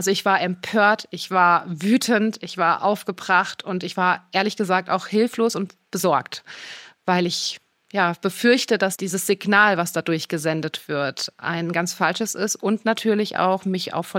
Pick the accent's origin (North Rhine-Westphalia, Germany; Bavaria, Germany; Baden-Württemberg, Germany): Baden-Württemberg, Germany; Ulm; Ich bin aus der Region Ulm.